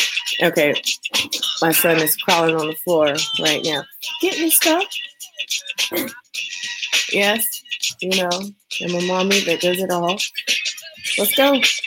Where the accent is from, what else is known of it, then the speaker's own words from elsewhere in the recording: West Coast, United States; I am from the West Coast, so it's like snow.